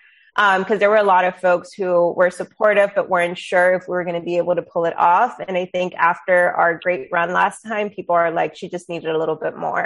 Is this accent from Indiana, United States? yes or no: no; Laredo, Texas, United States; my hometown of Laredo, which is where I live